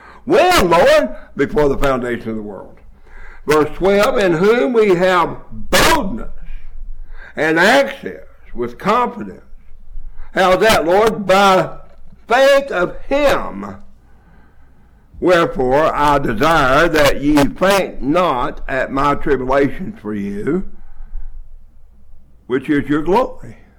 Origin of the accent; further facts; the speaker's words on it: the South, United States; I grew up in it. I grew up in the South. I grew up a Democrat.